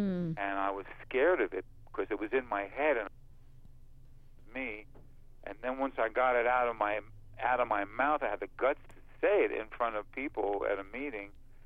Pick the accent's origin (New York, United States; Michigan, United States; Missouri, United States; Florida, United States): New York, United States; New York City; I grew up in New York City, and I went to the High School of Music and Art.